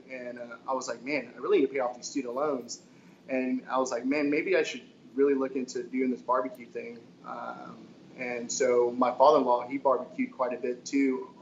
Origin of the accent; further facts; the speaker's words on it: Grand Prairie, Texas, United States; I'm born and raised in Texas. Born and raised in Grand Prairie, actually.